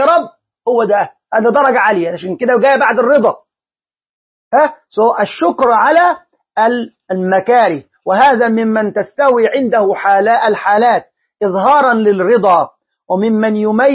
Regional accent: Egypt; نحن عندنا في مصر نقول الكلام ده

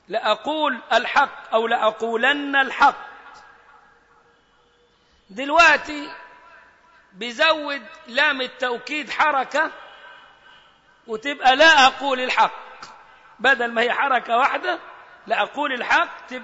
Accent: Egypt; ما تخرش المية زي ما بنقول احنا كده كمصريين

